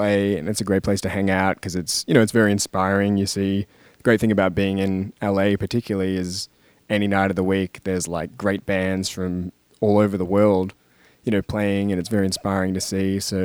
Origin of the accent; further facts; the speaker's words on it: Melbourne, Victoria, Australia; I'm from Melbourne. Yeah.